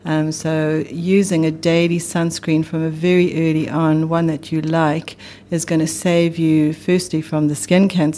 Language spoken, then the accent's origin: English; South Africa; as a teenager growing up in South Africa, I did have a lot of sun